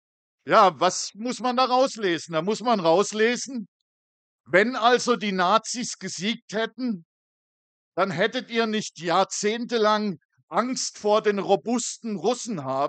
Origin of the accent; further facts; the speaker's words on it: North Rhine-Westphalia, Germany; Ich komme ja aus dem Ruhrgebiet.